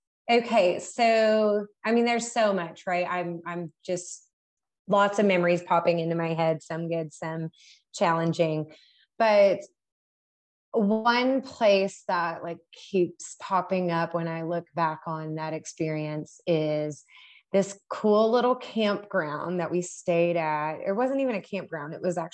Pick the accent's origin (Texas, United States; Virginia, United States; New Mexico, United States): Virginia, United States; Damascus; Well, so I grew up in Damascus, Virginia, just over the hill a little bit.